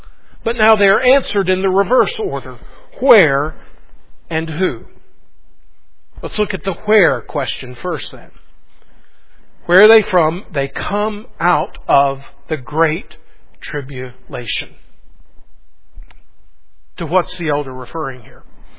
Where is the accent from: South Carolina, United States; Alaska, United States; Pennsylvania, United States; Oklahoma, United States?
South Carolina, United States; Pickens; I grew up in Pickens, South Carolina, and I will forever be a Southern boy. And growing up in a small Southern town has shaped who I am